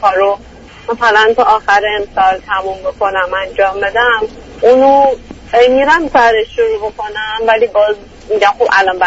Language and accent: Persian; Iran; از ایرانم